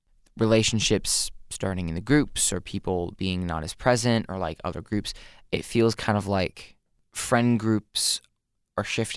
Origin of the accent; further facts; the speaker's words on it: Philippines; So growing up in the Philippines, she would buy the, they had like the radio subscription